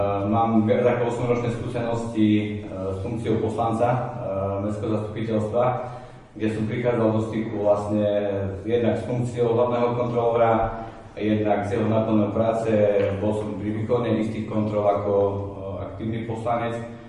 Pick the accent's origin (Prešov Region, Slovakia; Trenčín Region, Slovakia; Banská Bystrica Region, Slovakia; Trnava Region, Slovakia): Prešov Region, Slovakia; Kežmarok; pochádzam z Kežmarku, som ženatý, mám tri deti.